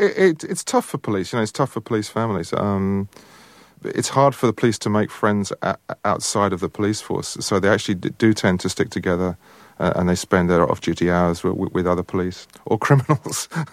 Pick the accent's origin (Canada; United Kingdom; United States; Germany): United Kingdom; England; And I grew up kind of in Metroland, so I have a love-hate relationship with the place.